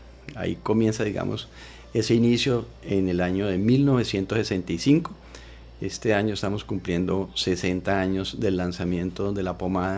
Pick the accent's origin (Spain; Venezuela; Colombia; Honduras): Colombia; Ibagué, Tolima; somos ibaguereños, tolimenses, y que desde Ibagué para todo Colombia está nuestro producto.